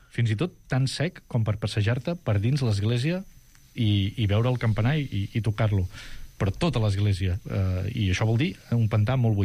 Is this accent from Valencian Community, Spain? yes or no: no; Catalonia, Spain; Jo soc d'Osona